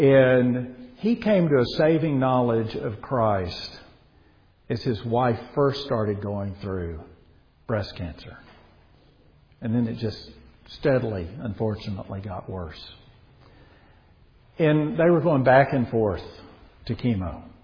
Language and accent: English; Texas, United States; born there; Now, I was born out in West Texas.